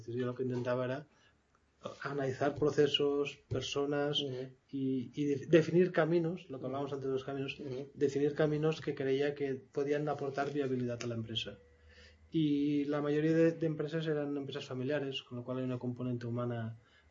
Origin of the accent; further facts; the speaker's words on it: Tremp, Catalonia, Spain; No, yo soy de los Pirineos de Lérida